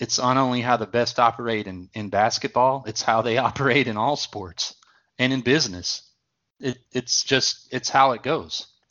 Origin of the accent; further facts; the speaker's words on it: Texas, United States; Especially the part of Texas where I grew up in East Texas is you know, really big time football, and everything sort of centered around Friday night.